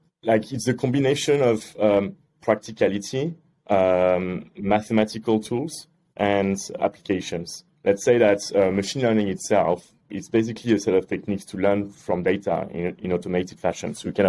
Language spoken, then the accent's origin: English; Paris, Île-de-France, France; also born or lived in Singapore; now in London, United Kingdom; I've lived in London for 8 years now. Just before I was in Singapore. I'm from Paris initially.